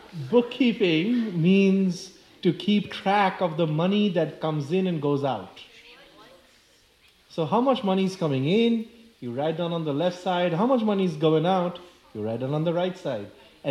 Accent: India; I grew up in India and went to a British colonial school

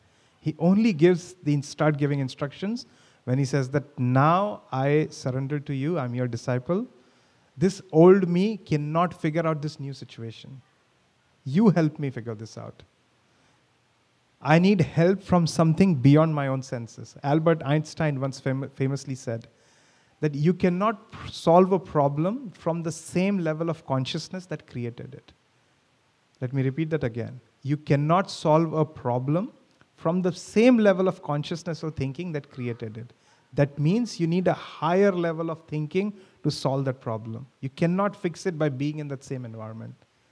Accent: India; moved away; when I would go back to my home country, I would see them there, and I would become that boy that they saw 10, 12 years ago, which left India.

